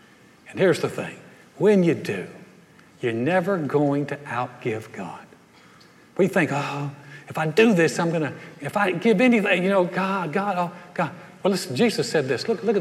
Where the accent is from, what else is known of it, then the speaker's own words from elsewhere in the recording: North Carolina, United States; A lot of people have asked me, I grew up in North Carolina, my parents are still there.